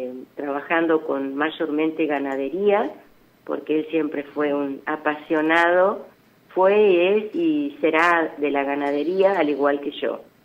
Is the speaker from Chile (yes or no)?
no; Argentina; yo en realidad soy nativa de esta colonia, porque mi padre también fue un productor de acá, de esta zona, tiene un campo acá cerca de donde nosotros estamos. Yo me fui, a los 12 años, me fui a Colonia Barón a hacer mi secundaria.